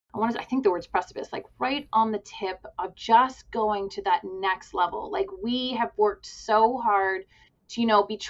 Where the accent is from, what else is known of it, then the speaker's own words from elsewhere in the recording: Canada; And I'm very grateful that as a Canadian, I can bring that to my Canadian audience